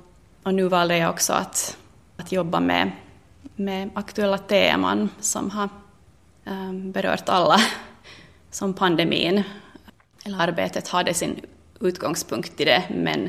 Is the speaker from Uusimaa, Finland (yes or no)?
no; Vaasa, Ostrobothnia, Finland; also born or lived in Sweden; Jag kommer från Vasa, fast jag egentligen är född i Sverige men är finlandssvensk nog.